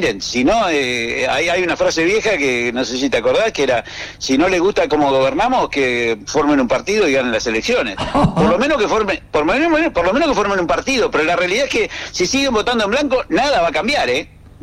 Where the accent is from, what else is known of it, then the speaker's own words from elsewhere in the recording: Tierra del Fuego, Argentina; Aparte, nosotros somos nuevitos y somos fueguinos.